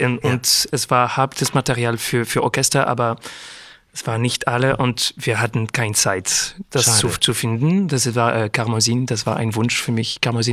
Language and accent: German; France; also born or lived in Paris, France / Geneva, Switzerland; now in Switzerland; ich bin in Frankreich und Genf aufgewachsen. Und ich habe die ganze Schule habe ich in der Schweiz gemacht. Und in Genf. Aber für mich, also ich fühle Französisch.